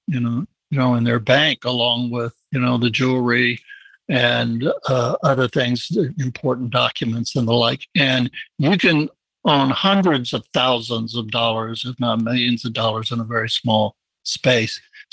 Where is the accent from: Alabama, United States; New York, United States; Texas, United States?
Texas, United States; And they were like the people I grew up with in West Texas.